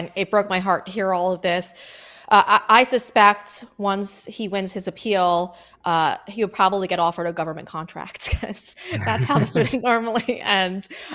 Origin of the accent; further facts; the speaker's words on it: New York, United States; I'm from New York, too.